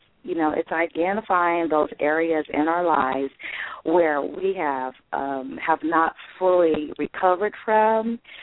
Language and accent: English; California, United States; now in Florida, United States; Well, I am originally from California and got married a couple of years ago. So now I live in sunny Florida.